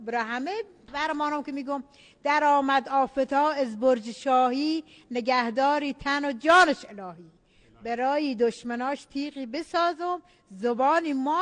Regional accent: Iran; ما ایرانیم، بهترین ایران داریم.

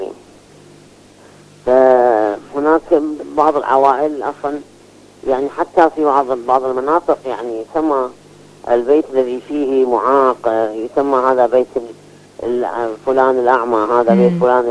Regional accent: Iraq; عندنا بالعراق

